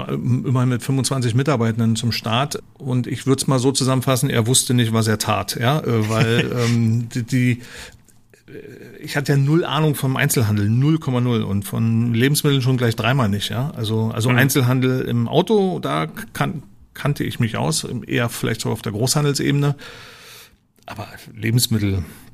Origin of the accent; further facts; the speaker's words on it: East Germany, Germany; ich bin ja aus dem Osten